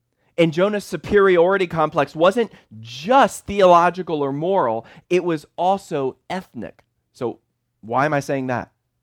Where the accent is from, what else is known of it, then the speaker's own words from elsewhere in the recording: Charlottesville, Virginia, United States; I'm from Charlottesville, Virginia, which became an infamous hashtag a few years ago because of racial strife.